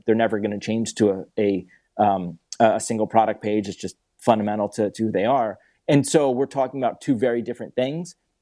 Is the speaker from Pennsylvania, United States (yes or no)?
yes; Philadelphia, Pennsylvania, United States; Yeah. So I grew up in Philadelphia.